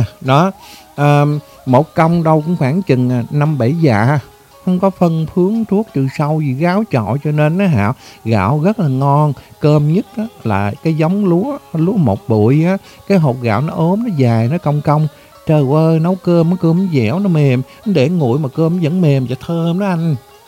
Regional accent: Cà Mau, Vietnam; Cà Mau á, Cà Mau quê em á, cá sặc rằng là cái cá đồng bưng trấp á, ngập nước tự nhiên à.

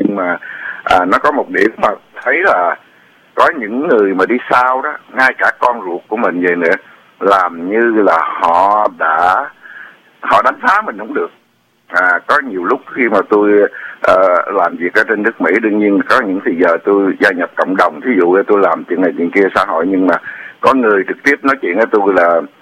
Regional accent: Southern Vietnam, Vietnam; moved away as an adult; tôi sinh trưởng ở miền Nam Việt Nam thì tôi phải nhập ngũ

